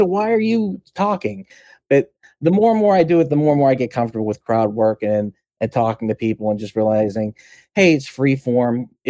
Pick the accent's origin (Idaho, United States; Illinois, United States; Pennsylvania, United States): Pennsylvania, United States; Clarion; I'm originally from Clarion, Pennsylvania, which is a small town where you see a cow and you go 3 more miles and you see a cow.